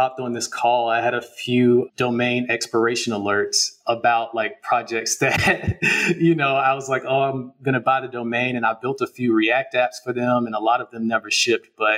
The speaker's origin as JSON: {"language": "English", "region": "Florida", "country": "United States", "said": "I'm originally from Florida."}